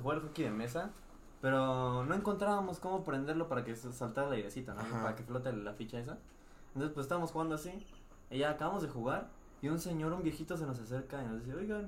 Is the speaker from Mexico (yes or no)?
yes; Veracruz, Mexico; yo soy de Veracruz, pero vivo aquí, pues tengo que ir a votar a Veracruz.